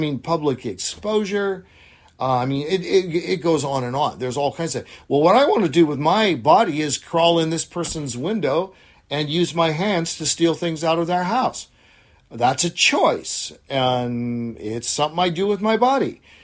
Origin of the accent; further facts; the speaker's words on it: Oregon, United States; My home state of Oregon was the first, not just state in history, but the first principality on the planet to legalize physician-assisted suicide.